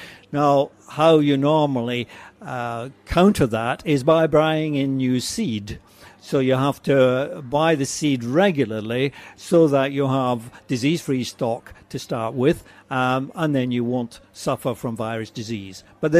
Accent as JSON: {"language": "English", "town": "Glasgow", "region": "Scotland", "country": "United Kingdom", "moved": "yes", "said": "I should say Scottish, of course, but yeah, I came from Scotland originally, and I've been around various places since."}